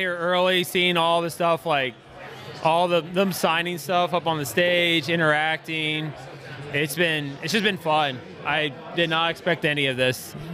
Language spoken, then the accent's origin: English; Cincinnati, Ohio, United States; from Cincinnati, Ohio. I think I'm the only Wolves fan in Cincinnati, Ohio.